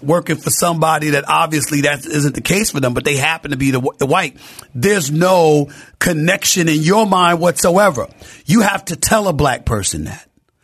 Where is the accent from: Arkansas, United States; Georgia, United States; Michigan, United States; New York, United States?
New York, United States; Queens; because I'm from Queens, New York, so I brought up some Queens names.